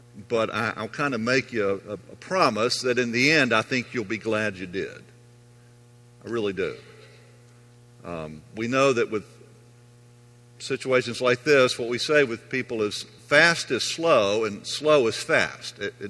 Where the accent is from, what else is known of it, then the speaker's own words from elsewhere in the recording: Louisville, Kentucky, United States; born there; it is a pleasure for me to be back in Kentucky again. I told you before, I was born in Louisville.